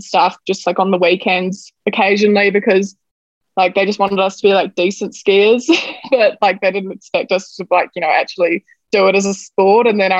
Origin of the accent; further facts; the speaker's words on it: New Zealand; when I was growing up in New Zealand.